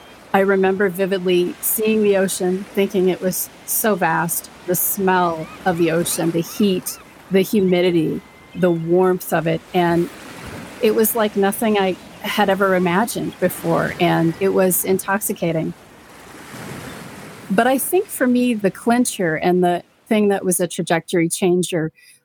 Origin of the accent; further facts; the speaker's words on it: Colorado, United States; I grew up in Colorado and was fortunate enough to have parents that were very outdoorsy.